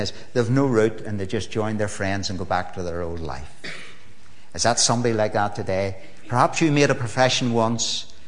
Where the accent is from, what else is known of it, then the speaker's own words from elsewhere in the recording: Belfast, Northern Ireland, United Kingdom; See, I'm from Belfast. I wouldn't know that.